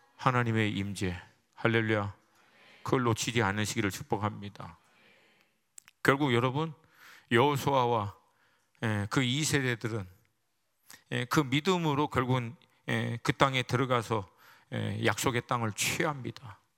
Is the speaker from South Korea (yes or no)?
no; United States; Korean is a second language; 저는 여러분 알다시피 미국 사람이 미국 사람 한국 정치 잘 몰라.